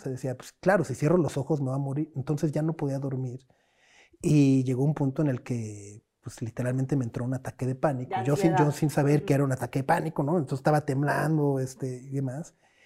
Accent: Mexico City, Mexico; born there; Toda mi familia de mi papá es de allá. Yo nací en la Ciudad de México y muchos veranos cuando era niño los pasé allá.

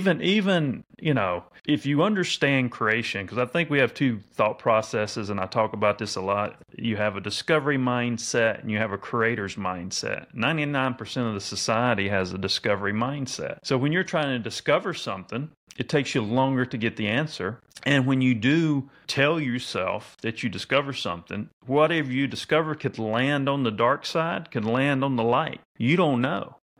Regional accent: North Carolina, United States; born there; I can remember when I was a kid, I was born in North Carolina. In the South.

